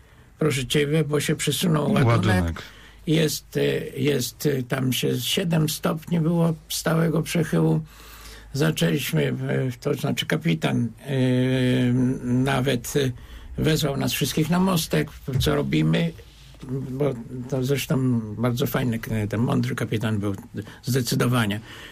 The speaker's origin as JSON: {"language": "Polish", "town": "Mosina", "region": "Greater Poland Voivodeship", "country": "Poland", "tie": "born or raised there", "said": "Że się boję tego spotkania, bo nikt nie jest prorokiem we własnym kraju. Także ja będę u siebie w Mosinie."}